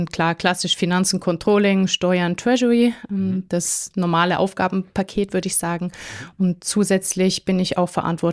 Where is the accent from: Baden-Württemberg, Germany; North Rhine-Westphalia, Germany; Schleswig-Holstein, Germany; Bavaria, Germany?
Bavaria, Germany; Ingolstadt; also ich komme ursprünglich aus Ingolstadt